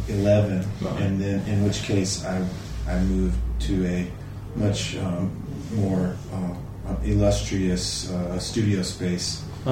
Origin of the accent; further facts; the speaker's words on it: North Carolina, United States; now in Los Angeles, United States; I'm a musician slash producer that is based in Los Angeles. But I'm from North Carolina, but have been in California for quite some time.